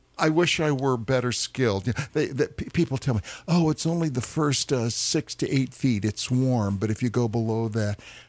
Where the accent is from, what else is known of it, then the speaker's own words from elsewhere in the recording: Midwest, United States; I grew up in the Midwest where water was user-friendly.